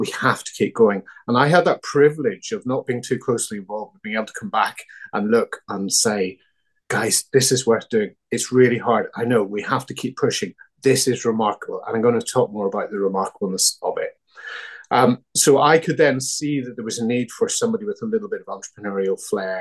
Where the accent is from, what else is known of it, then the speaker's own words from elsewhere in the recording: Northern Ireland, United Kingdom; I was growing up in the Troubles in Northern Ireland. I was off school sick a lot. I was sent off to this terrible boarding school in Belfast.